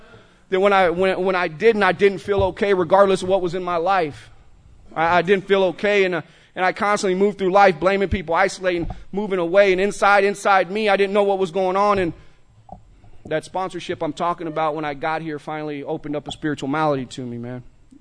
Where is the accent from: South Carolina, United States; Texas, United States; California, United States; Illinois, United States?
Texas, United States; Austin; But I grew up in Austin, Texas. I grew up in, we moved to East Austin right off Canterbury, and I grew up on South 2nd and West Johanna back when Austin was Austin.